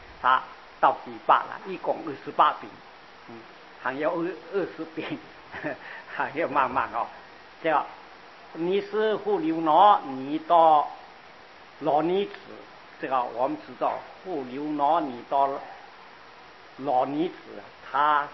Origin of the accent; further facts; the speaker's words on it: Guangdong, China; 我们广东这样看到人就叫啊